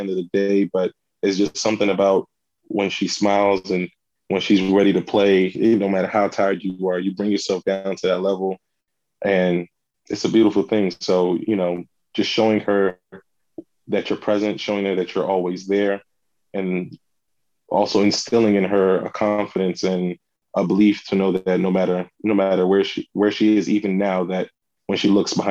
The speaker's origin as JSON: {"language": "English", "country": "Nigeria", "said": "And I always look back at the way that we were raised and the whole thing about being Nigerian."}